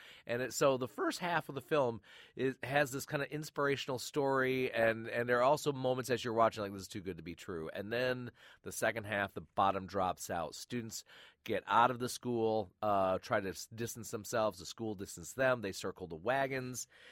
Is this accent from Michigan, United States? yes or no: yes; Flint, Michigan, United States; this reminded me of my hometown of Flint, Michigan